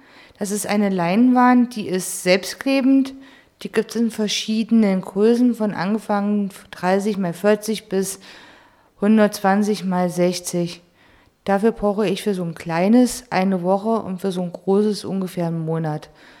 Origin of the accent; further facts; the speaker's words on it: Eisenach, Thuringia, Germany; ich bin 37 Jahre alt, ich komme aus Eisenach.